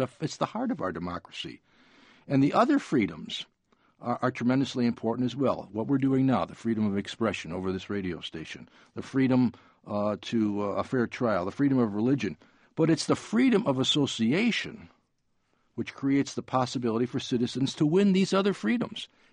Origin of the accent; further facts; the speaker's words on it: Detroit, Michigan, United States; When I was growing up in Detroit in the 1950s, the largest company in the country was General Motors.